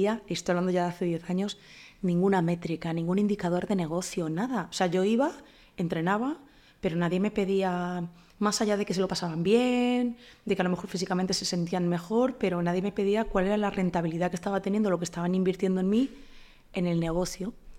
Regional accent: Ciudad Real, Castilla-La Mancha, Spain; soy de Ciudad Real

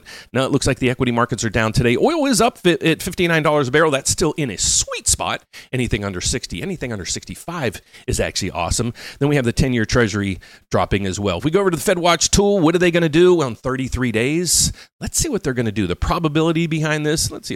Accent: West Virginia, United States; West Virginia, my hometown originally, it is up 450%.

